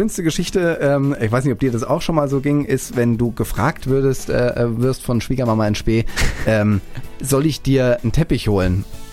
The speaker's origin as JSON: {"language": "German", "town": "Wetzlar", "region": "Hesse", "country": "Germany", "said": "Genau, ich komme aus Wetzlar."}